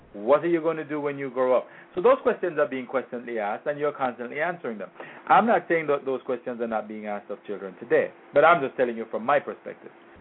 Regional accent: Jamaica; As a child, I wasn't born here. I was born in Jamaica, and I went to school in Jamaica.

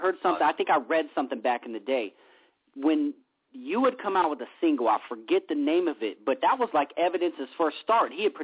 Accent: West Coast, United States; growing up on the West Coast, obviously I have a huge passion for West Coast music.

